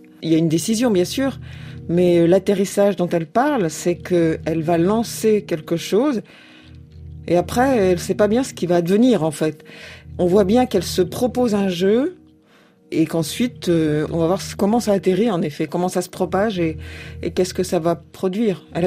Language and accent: French; Châteauroux, Centre-Val de Loire, France; moved away as an adult; pas à Châteauroux où j'étais élevée, mais à Paris, à partir du moment où je suis arrivée pour étudier